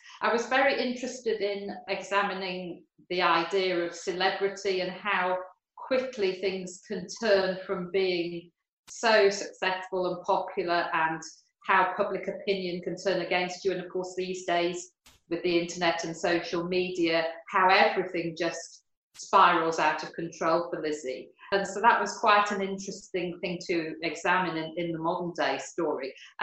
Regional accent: Yorkshire and the Humber, United Kingdom; I come from Yorkshire as well, and I was a strong Yorkist

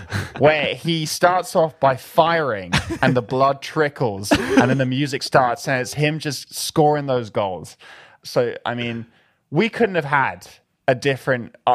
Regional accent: London, United Kingdom; Growing up in London was your typical British schoolboy lifestyle.

